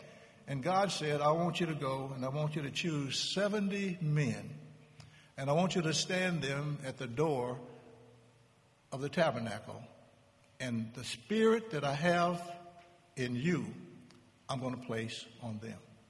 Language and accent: English; Kansas, United States; now in California, United States; And I know one year, I come from Kansas, by the way, and one year we were at a church in Wichita